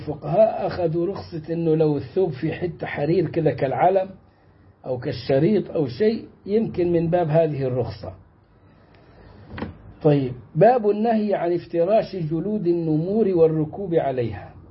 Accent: Egypt; وعندنا في مصر

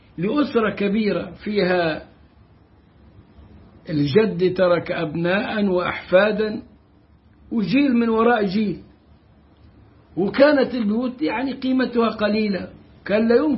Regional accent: Egypt; وبالتالي أغلب الناس عندنا، أقول أغلب الناس عندنا في مصر

